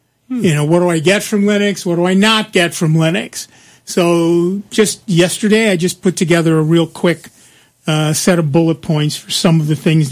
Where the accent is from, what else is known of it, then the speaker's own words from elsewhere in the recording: United States; So I do not speak French, one of the very many languages I don't speak. I'm an American. We just shout louder until you get it.